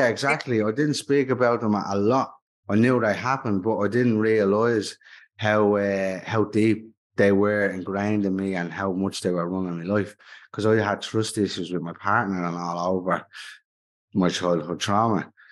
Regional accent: Dublin, Leinster, Ireland; I'm from York Street in town.

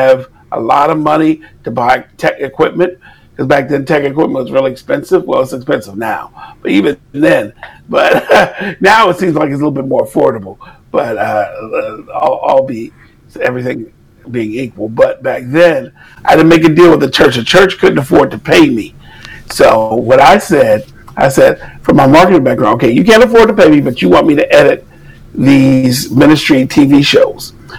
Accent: Maryland, United States; I'm from the Maryland, D.C. area.

